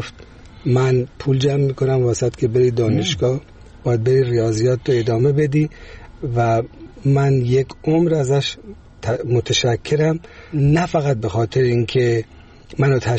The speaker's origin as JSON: {"language": "Persian", "country": "Iran"}